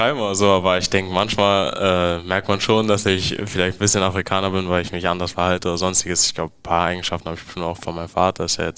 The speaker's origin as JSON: {"language": "German", "region": "Berlin", "country": "Germany", "tie": "born or raised there", "said": "Also ich bin in Wedding geboren, also nähe Morbid, das ist so eine Brücke gibt's da und das Morbita-Teil, wenn du über die Brücke gegangen bist, warst du in Wedding und da habe ich direkt gewohnt"}